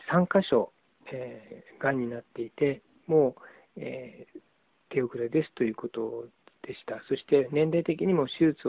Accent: Nagano, Japan; 私の実家は長野県なんですけれども、

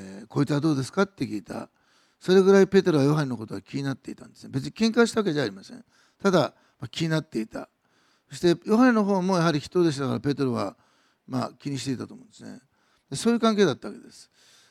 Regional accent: Osaka, Japan; 私は母は、兵庫で、父は愛媛ですけども、まあ、大阪生まれの大阪育ちなんですね。根っからの大阪です。

